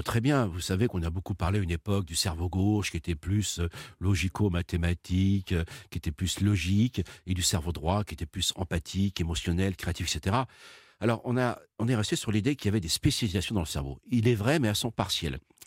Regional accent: France

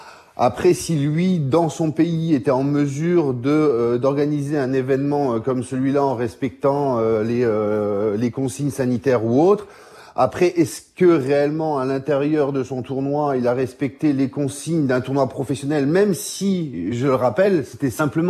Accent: France; en tant que Français.

